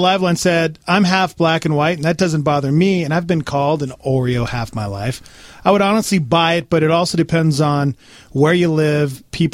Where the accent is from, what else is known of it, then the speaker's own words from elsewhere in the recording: Montana, United States; I grew up in Montana, so I did not grow up in a very diverse place.